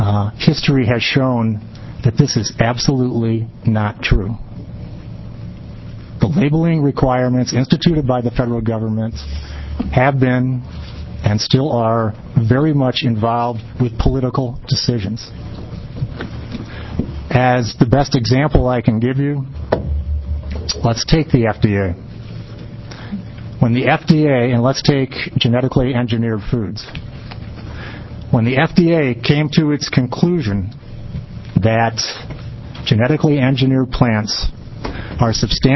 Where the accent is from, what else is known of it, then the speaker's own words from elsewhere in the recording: Durham, Oregon, United States; I'm from Durham, Oregon.